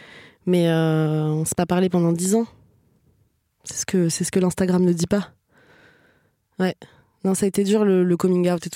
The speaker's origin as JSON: {"language": "French", "region": "Quebec", "country": "Canada", "accent": "Quebec French", "said": "C'était mon accent québécois."}